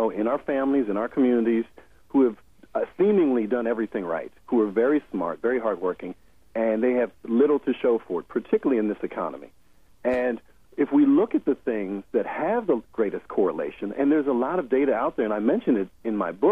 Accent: Chicago, Illinois, United States; when people find out that I'm from Chicago

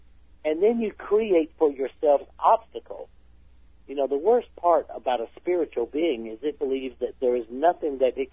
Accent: South Carolina, United States; I'm from South Carolina, okay?

